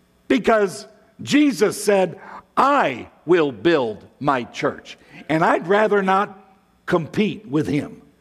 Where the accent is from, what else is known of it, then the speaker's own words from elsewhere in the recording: Illinois, United States; also born or lived in Florida; No, I'm originally from Northern Illinois, but I've been living in Florida the last 8 years.